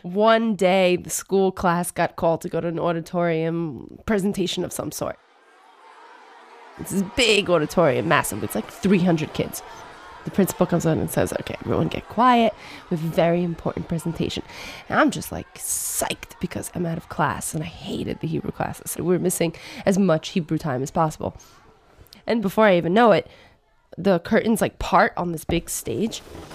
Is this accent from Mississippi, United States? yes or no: no; Brooklyn, New York, United States; See, growing up in South Brooklyn with Russian parents, the only thing that my parents knew they could clearly understand was good for us was Sesame Street.